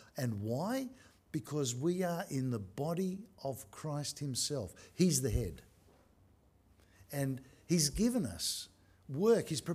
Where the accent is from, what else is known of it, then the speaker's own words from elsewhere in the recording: Sydney, New South Wales, Australia; Now, I grew up in Sydney.